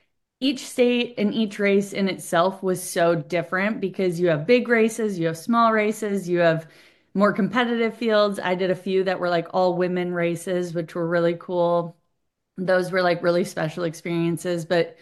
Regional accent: Ohio, United States; also born or lived in Wisconsin; And I'm from Ohio. So then I did one in Ohio. My family is all from Wisconsin. That's where I was born.

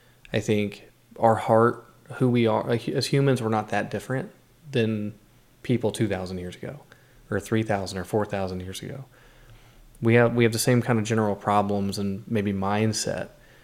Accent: the South, United States; it's making me think about growing up in the South, like Southern Baptist.

